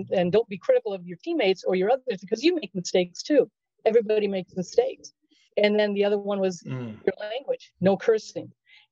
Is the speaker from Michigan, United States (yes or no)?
no; Los Angeles, California, United States; I really didn't know who he was growing up in Los Angeles.